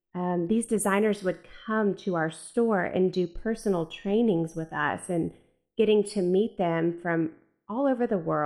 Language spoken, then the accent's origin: English; Texas, United States; I grew up in East Texas with two amazing grandmothers that were incredibly high fashion for our time and place.